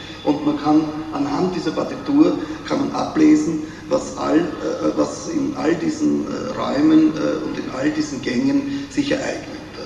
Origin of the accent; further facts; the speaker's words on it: Vienna, Austria; als Wiener würde ich sagen, zu reißerisch eingebracht